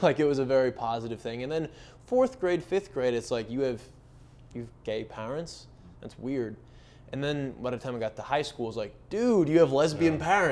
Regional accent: Iowa City, Iowa, United States; It's a little bit less true for me growing up in Iowa City, which is a more progressive community than Grinnell.

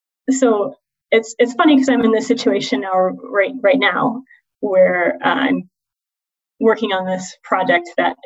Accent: Arizona, United States; So I'm from Arizona originally, my family. And right now I'm in Arizona with family during, until things get back to normal.

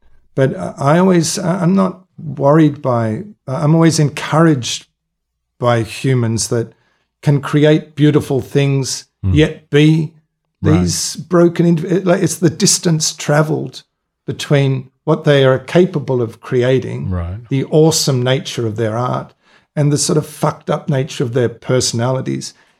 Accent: Melbourne, Victoria, Australia; I was raised in Melbourne. I was just grew up in Jewish areas.

